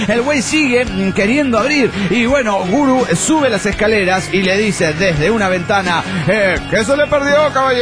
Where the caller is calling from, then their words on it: Pilar, Buenos Aires Province, Argentina; de Pilar, Argentina.